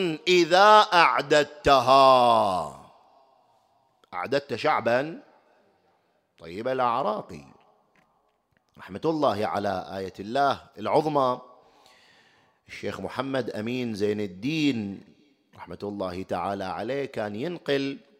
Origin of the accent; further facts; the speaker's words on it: Bahrain; شوف مستوى العفة عندنا في البحرين، شوف مستوى الحجاب والستر عندنا في البحرين